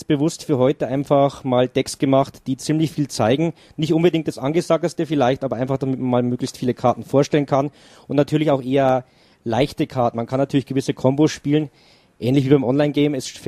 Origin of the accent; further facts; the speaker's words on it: Bavaria, Germany; born there; Gebürtiger Oberpfälzer.